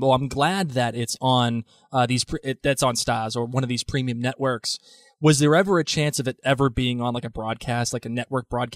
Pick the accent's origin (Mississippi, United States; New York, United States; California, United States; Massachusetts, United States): Massachusetts, United States; Boston; accent: Boston; I told you, I'm from Boston.